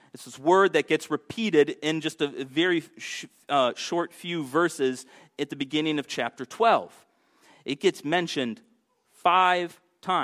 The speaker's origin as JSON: {"language": "English", "town": "Miami", "region": "Florida", "country": "United States", "tie": "born or raised there", "said": "That's my team. I grew up in Miami."}